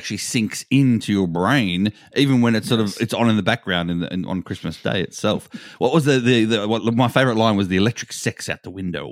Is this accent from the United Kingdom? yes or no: no; Australia; I'm from Australia.